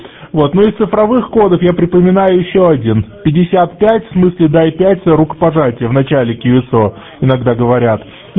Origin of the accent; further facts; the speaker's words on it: Kazan, Tatarstan, Russia; А так я из Казани. Вот, с Волги